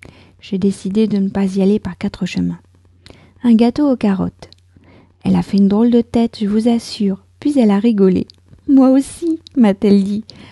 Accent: France; je suis française, j'habite près de Paris

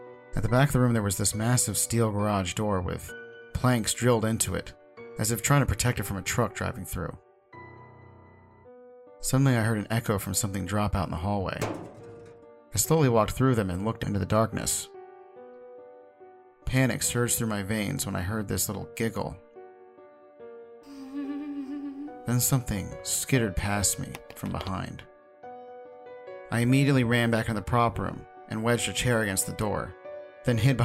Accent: Delaware, United States; considering I'm from Delaware and no one in my state gives a crap about any of that.

